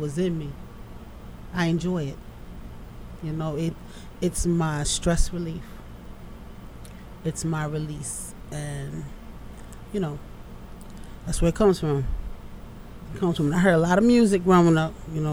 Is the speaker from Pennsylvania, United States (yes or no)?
no; Long Beach, New York, United States; also born or lived in Brooklyn; But I was also raised in Long Beach, New York.